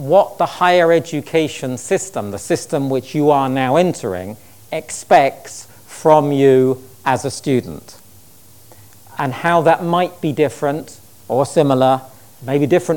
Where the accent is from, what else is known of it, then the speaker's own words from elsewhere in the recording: United Kingdom; I am British. I was born in Britain. I was educated mainly in Britain. But I have also worked and studied in many other education systems in the world. So roughly half of my life has been spent outside of Britain